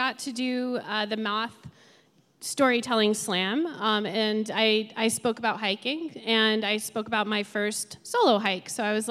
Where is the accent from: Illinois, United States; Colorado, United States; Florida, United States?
Colorado, United States; I grew up here in Colorado, but I always kind of felt excluded from that kind of outdoor culture.